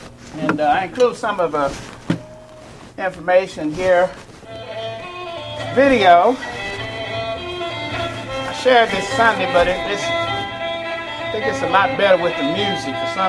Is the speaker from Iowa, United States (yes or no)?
no; Dallas, Texas, United States; as you know, I'm originally from Dallas.